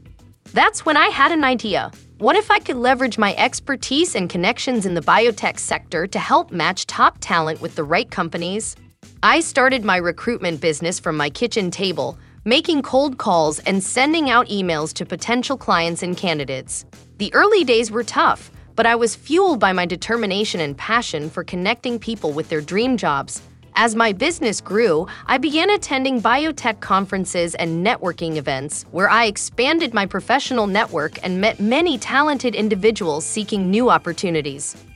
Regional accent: India; moved away as an adult; now in United States; I moved to the US from India, where I pursued an advanced degree in a scientific field.

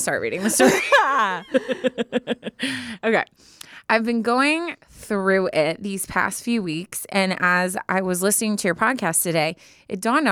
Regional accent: Chicago, Illinois, United States; born or raised there; also born or lived in Michigan; now in Boston, United States

